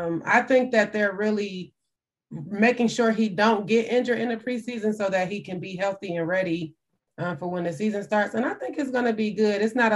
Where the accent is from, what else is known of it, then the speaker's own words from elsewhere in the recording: Detroit, Michigan, United States; now in Saginaw, United States; But yes, guys, I am from Detroit, Michigan. I was born and raised there. I currently live in Saginaw, though.